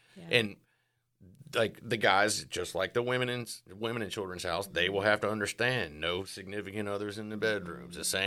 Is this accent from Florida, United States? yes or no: yes; Fort Walton Beach, Florida, United States; I'm actually from Fort Walton Destin.